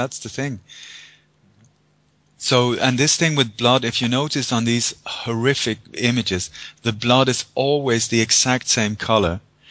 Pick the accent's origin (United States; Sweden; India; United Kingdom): Sweden; also born or lived in Denmark; now in Spain; I live in Spain. You know, and I was born in Denmark. I come from Sweden